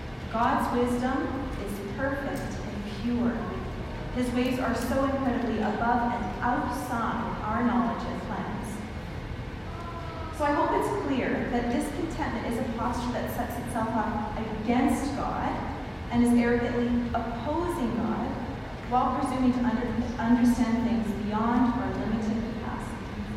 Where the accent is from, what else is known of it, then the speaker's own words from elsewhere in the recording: Calgary, Alberta, Canada; although I was born and raised in Calgary, he knows the city better than I do.